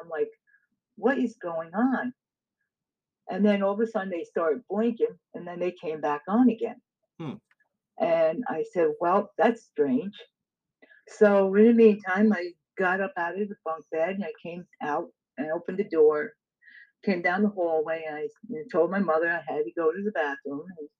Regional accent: Tappan, New York, United States; also born or lived in Congers, New York; I was born in Nyack Hospital. And at the age of three, I lived in Congress. And then we moved from Congress to Spark Hill Road in Tappan, New York.

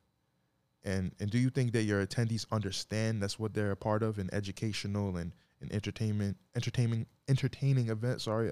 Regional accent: Amherst, United States; As a youth growing up in Amherst, there weren't any trains to graffiti write on.

